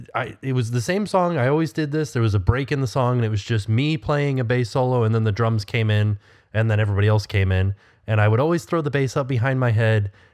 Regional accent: Orlando, Florida, United States; I feel like because I grew up in Orlando, we have these weird things where you have like a stay in school jam.

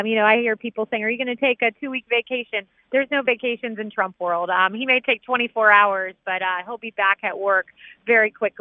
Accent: Tampa, Florida, United States; Can't wait to come back to Tampa, join you in my hometown with the president.

